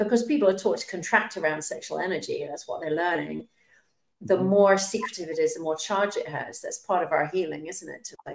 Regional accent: England, United Kingdom; which was illegal in my country growing up in England

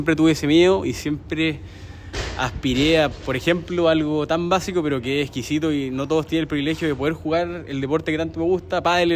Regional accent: Viña del Mar, Valparaíso, Chile; Soy de Viña y estudiaba en Viña

